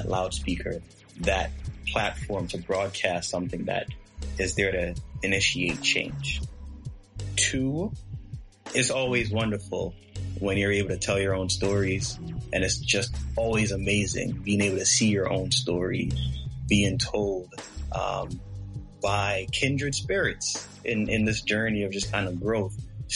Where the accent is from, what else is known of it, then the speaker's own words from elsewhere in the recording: United States; As a black man living and growing up in America, it is not surprising